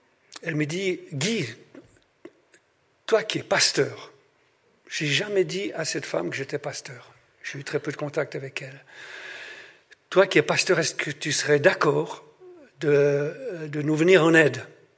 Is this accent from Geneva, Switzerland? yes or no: no; Vaud, Switzerland; je suis vaudois